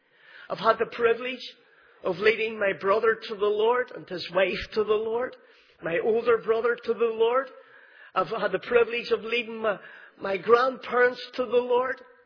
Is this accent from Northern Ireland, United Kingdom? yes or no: yes; Belfast, Northern Ireland, United Kingdom; You might know from the accent that I am from Belfast, the Shankill Road in Belfast.